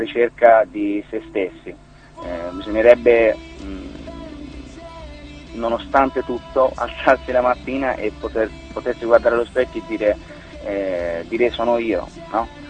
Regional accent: Viareggio, Tuscany, Italy; Siamo di Viareggio, Camaiore, Viareggio. Insomma, Versilia, dai.

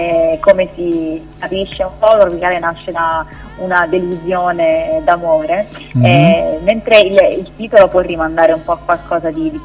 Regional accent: Abruzzo, Italy; Ok, allora intanto vengo dall'Abruzzo, ho iniziato a cantare da piccolina

